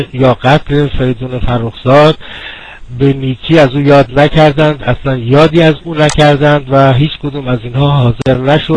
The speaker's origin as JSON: {"language": "Persian", "country": "Iran", "said": "به عنوان یک ایرانی که به هنر و موسیقی علاقمند هست"}